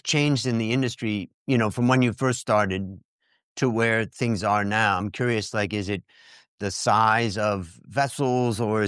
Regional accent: United States; moved away; I'm originally American, but I've lived out of America longer than I lived in America. So I'm kind of watching from far away.

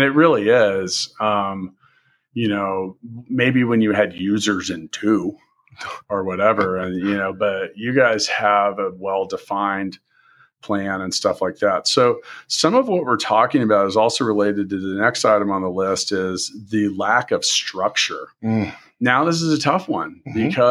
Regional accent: Indianapolis, Indiana, United States; It's funny, I'm from Indianapolis and that's where he's from

